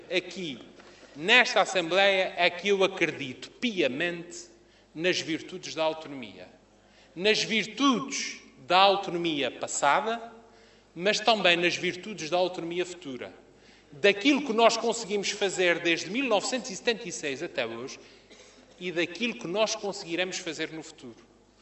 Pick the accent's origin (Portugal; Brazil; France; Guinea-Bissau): Portugal; Azores; será o meu governo, como açoriano, será o nosso governo.